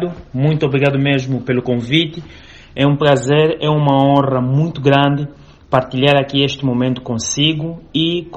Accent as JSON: {"language": "Portuguese", "region": "Luanda", "country": "Angola", "tie": "born there", "said": "nasci em Luanda"}